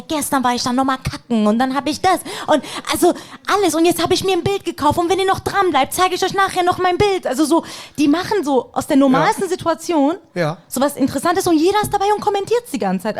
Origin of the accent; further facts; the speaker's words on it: Iran; German is a second language; also born or lived in Wiesbaden; now in Cologne, Germany; Aus dem Iran, jetzt wohne ich in Köln.